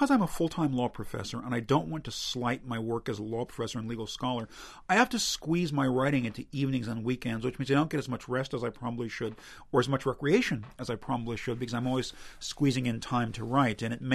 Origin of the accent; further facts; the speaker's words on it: Washington, District of Columbia, United States; I wrote short stories and what I called novels when I was a really little boy growing up in Washington, D.C.